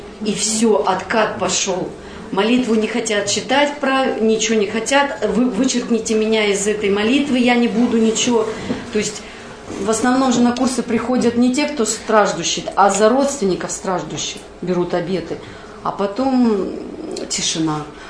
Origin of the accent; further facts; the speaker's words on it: Surgut, Khanty-Mansi Autonomous Okrug, Russia; Всем добрый вечер. … города Сургута.